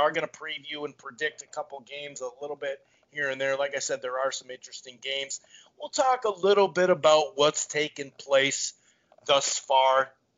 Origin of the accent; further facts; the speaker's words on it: Minnesota, United States; So I'm from Minnesota. I'm a Gopher fan.